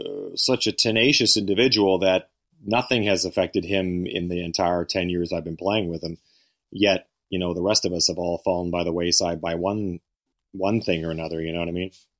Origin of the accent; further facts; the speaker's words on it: Canada; now in United States; Both being Canadian, living in the U.S.